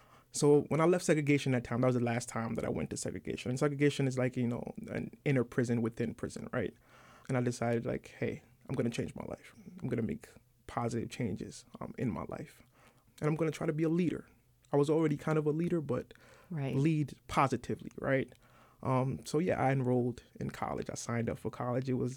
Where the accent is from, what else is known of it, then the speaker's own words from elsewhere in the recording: South Bronx, New York, United States; I'm from the South Bronx. I'm from one of the largest housing projects in New York City.